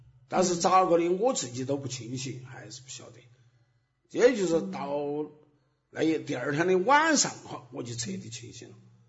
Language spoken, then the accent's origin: Chinese; Sichuan, China; accent: Sichuanese; 就是我们这种口音，